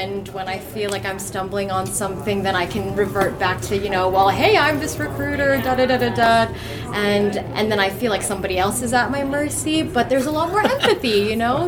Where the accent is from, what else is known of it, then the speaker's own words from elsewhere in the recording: Philippines; I'm Filipino